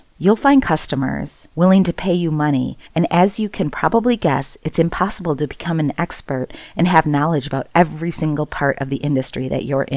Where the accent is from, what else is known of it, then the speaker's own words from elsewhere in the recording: Wisconsin, United States; I come from Wisconsin, so sometimes I say words a little different than someone from the East or West Coast would say it.